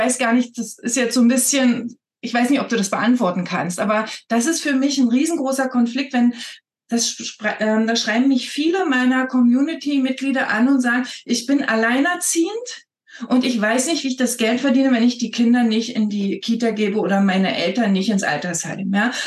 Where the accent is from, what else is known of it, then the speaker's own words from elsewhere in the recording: Brandenburg, Germany; Weil ich bin tatsächlich auch aus dem Osten, ja, ich komme aus dem Spreewald ursprünglich